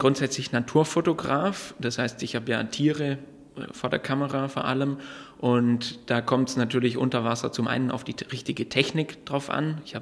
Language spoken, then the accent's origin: German; Baden-Württemberg, Germany; ich bin geboren inmitten des Schwarzwaldes, bin aufgewachsen in den Bergen auf 1000 Meter Meereshöhe